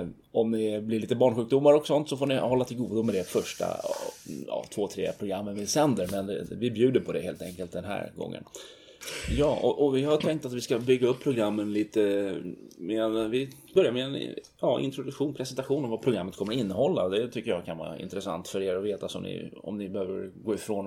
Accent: Tyresö, Stockholm County, Sweden; also born or lived in Nacka; Jag är från Tyresö, Fårdala. Jag är född och uppvuxen i, inte född i Fårdala, Nacka sjukhus nedlagt. Men jag har bott här i Tyresö sedan 71. Och då får ni räkna ut själva hur gammal jag är. 30 plus kan man säga, lätt.

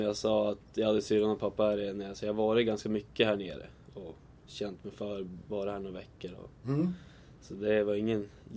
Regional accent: Sollefteå, Västernorrland County, Sweden; now in Tyresö, Sweden; Jag kommer 55 mil härifrån, ifrån Sollefteå.

